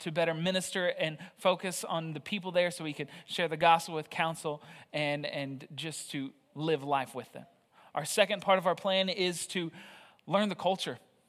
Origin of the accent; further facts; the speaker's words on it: Arkansas, United States; First off, I am originally from Arkansas. My family and I served a church there for the last 4.5 years. That's where I was born and raised.